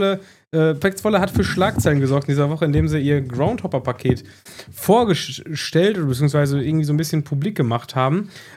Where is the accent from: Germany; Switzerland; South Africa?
Switzerland; das als Schweizer